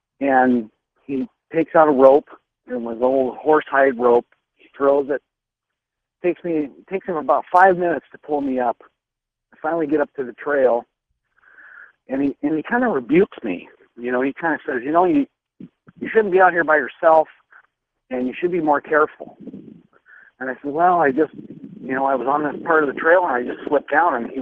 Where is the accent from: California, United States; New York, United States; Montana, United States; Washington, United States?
Montana, United States; Yeah, I've been in the woods. I grew up in Montana.